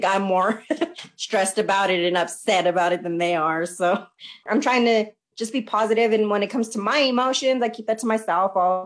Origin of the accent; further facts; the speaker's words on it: Greeley, Colorado, United States; born or raised there; now in Denver, United States